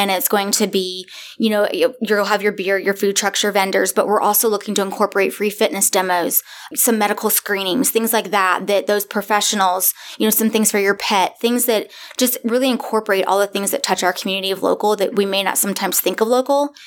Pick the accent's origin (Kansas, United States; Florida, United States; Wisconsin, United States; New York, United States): Florida, United States; And I'm from Florida. I grew up my whole life from there. My dad was a charter fisherman and sporting goods sales rep.